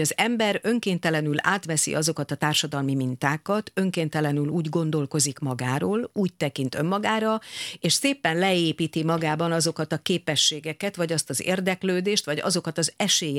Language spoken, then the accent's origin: Hungarian; Hungary; akik a magyar baby boom nemzedék vagyunk, tehát a háború után születtünk